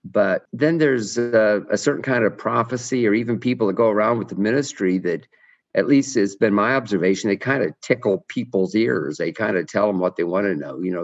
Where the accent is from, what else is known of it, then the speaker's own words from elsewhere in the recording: Lakeland, Florida, United States; The amazing thing is that I grew up in Lakeland, Florida. I lived on a street called Venetian Avenue, and our house number was 722.